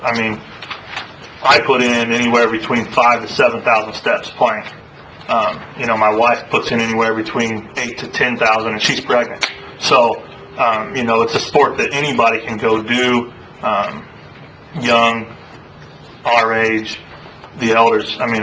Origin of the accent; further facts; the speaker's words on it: Winchester, Indiana, United States; I'm from Winchester, but I've spent more time in the Union City Park this year than I've ever spent in my life